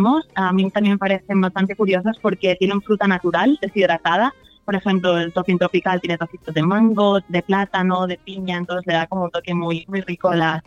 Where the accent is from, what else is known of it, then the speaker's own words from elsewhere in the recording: Valencian Community, Spain; yo lo hice como valenciana, que sigue la receta tradicional